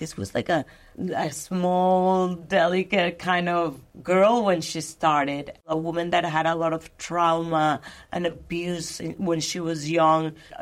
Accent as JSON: {"language": "English", "country": "Colombia", "tie": "born or raised there", "lives_now": "United States", "said": "I grew up in Colombia during the narco-traffic era."}